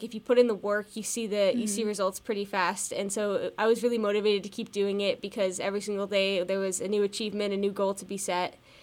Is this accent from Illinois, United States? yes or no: no; Hellertown, Pennsylvania, United States; also born or lived in North Carolina; I was born in North Carolina, but most of my childhood I spent around here in Hellertown, Pennsylvania, just playing a variety of sports